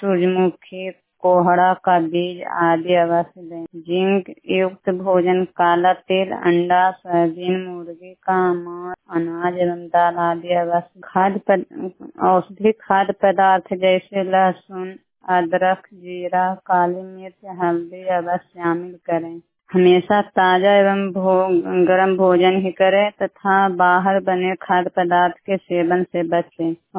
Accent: Utarnama, Bihar, India; उतरनामा panchayat, उतरनामा cluster, उतरनामा गांव है, जिला नालंदा, थाना रहोई, ब्लॉक रहोई के निवासी हूँ।

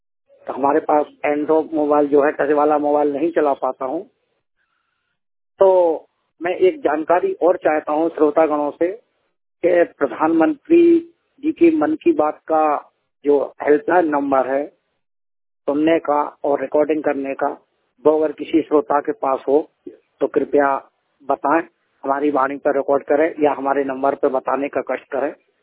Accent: Itarsi, Madhya Pradesh, India; नगर इटारसी, जिला नर्मदापुरम, मध्य प्रदेश का निवासी हूँ

